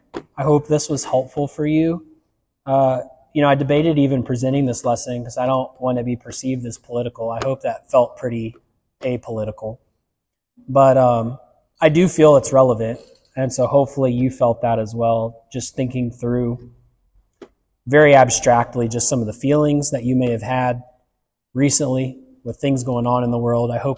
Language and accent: English; United States; I know because I grew up in America. I've heard it my whole life.